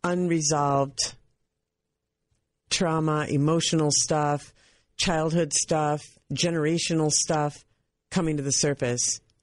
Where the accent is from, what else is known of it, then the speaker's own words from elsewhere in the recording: Minnesota, United States; And I'm from Minnesota.